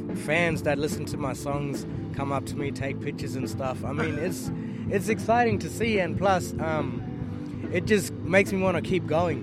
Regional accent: Hermannsburg, Northern Territory, Australia; Well, for me, as I was growing up in the Hermansburg community, first band was

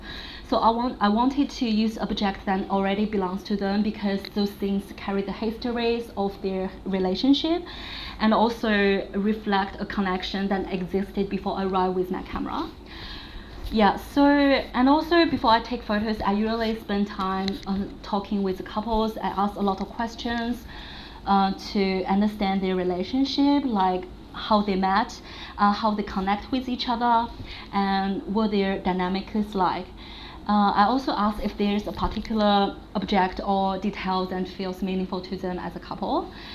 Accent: China; now in Melbourne, Australia; I'm originally from China and I'm currently living and working in Melbourne, Australia.

